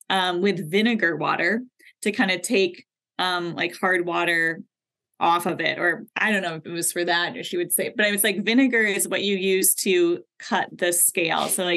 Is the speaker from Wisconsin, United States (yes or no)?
yes; Bloomer, Wisconsin, United States; So I grew up in Bloomer in northwestern Wisconsin